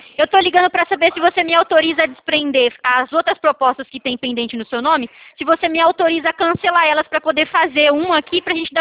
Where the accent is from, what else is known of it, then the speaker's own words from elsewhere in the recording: São Paulo, Brazil; Eu sou do interior de São Paulo